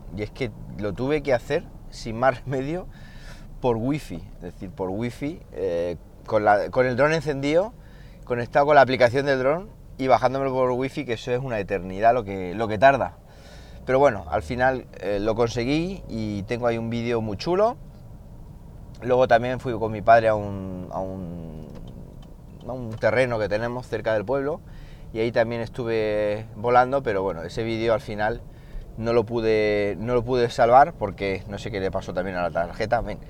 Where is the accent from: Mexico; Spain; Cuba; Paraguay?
Spain; Siles, Andalusia; me ha obligado a salir al campo, allí en mi pueblo, en Siles.